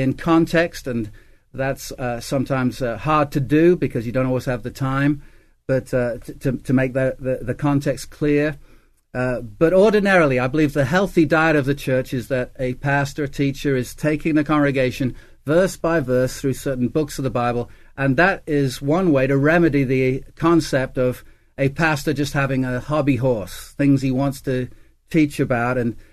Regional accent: Chester, North West England, United Kingdom; born there; I was born in Chester, which is about 3 miles inside the English border near Wales.

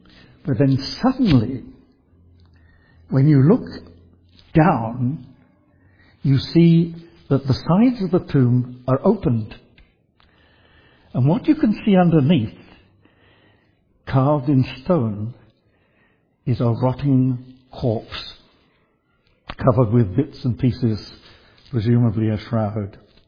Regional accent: East of England, United Kingdom; born there; for me at that time it was way up north because I was born in Essex.

